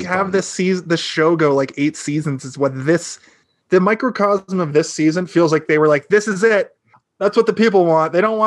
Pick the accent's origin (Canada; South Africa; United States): Canada; Nova Scotia; now in Ontario, Canada; I was raised in the East Coast in Nova Scotia.